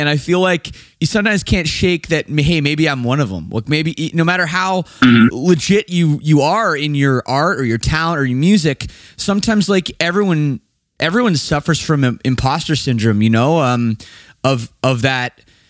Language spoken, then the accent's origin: English; Canada; I'm from Canada, just across the border.